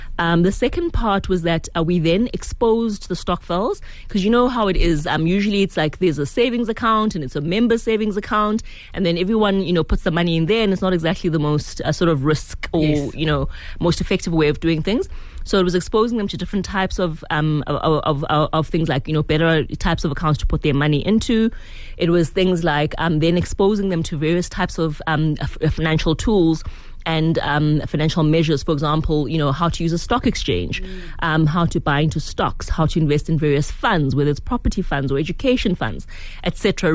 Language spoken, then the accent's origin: English; Soweto, Gauteng, South Africa; I grew up in Soweto.